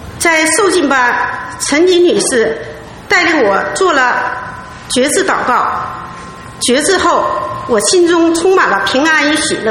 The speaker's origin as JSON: {"language": "Chinese", "region": "Jilin", "country": "China", "said": "来自祖国东北的吉林大地。我的家乡生产优质大米、美味的葡萄酒，还有呢延年益寿的林下参。"}